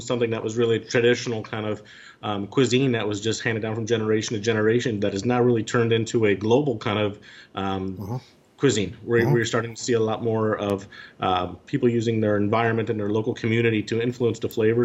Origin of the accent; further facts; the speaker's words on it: Minisink Valley, New York, United States; I grew up just in the Hudson Valley area of New York, just a little rural town called Minisink Valley, really known for its farming.